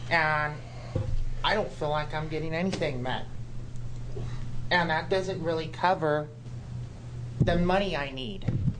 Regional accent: Corvallis, Oregon, United States; I am from Corvallis, Oregon.

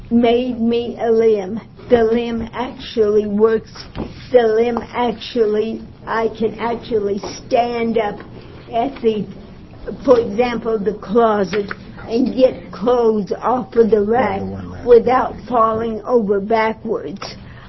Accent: Eugene, Oregon, United States; Mr. Chair, members of the committee, I'm … from Eugene, Oregon.

